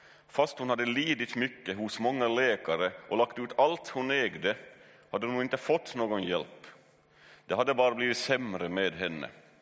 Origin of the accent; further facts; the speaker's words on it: Sundom, Ostrobothnia, Finland; så får jag värsta lunginflammationen där hemma i Sundom i huset